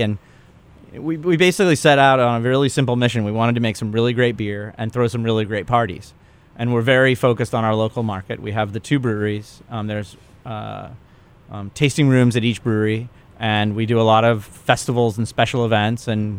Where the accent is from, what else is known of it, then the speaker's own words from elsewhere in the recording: St. Louis, Missouri, United States; born there; So I was born in St. Louis